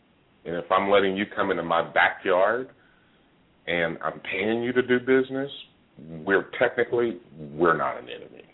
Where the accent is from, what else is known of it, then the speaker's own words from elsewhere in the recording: California, United States; because I'm from the Bay Area